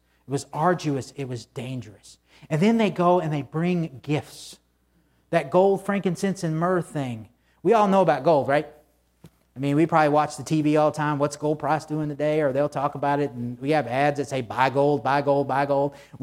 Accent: the South, United States; So I know, growing up in the South, there's y'all, yuns, y'alls, you know, and yous from Michigan

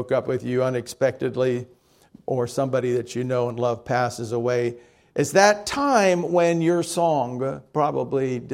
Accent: Miami, Florida, United States; I did not grow up anywhere near a farm. I grew up in Miami.

